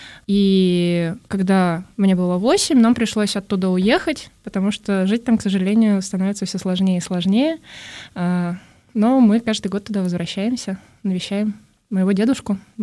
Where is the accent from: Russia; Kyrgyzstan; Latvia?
Kyrgyzstan; born there; Ну, я родилась в Киргизии. Моя мама там тоже родилась.